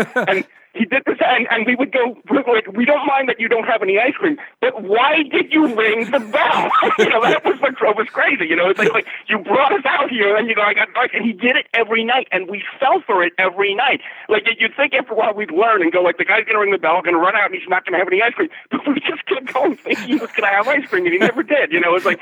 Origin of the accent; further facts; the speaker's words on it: Brooklyn, New York, United States; because I grew up in Brooklyn. I was kind of more of an urban.